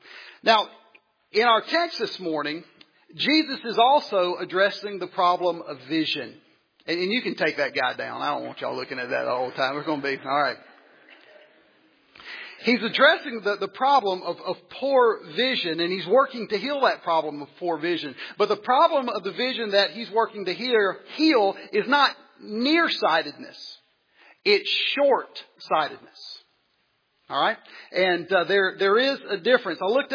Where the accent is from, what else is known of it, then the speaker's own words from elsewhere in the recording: Mississippi, United States; Because I grew up in South Mississippi, public school education.